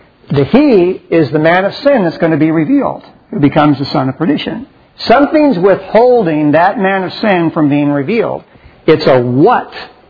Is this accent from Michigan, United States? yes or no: no; San Antonio, Texas, United States; the guy out of San Antonio, Texas, unfortunately my hometown, so giving a bad name to my hometown.